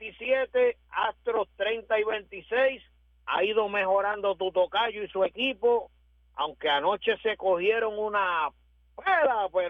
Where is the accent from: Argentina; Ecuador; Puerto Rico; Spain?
Puerto Rico; como puertorriqueños esperamos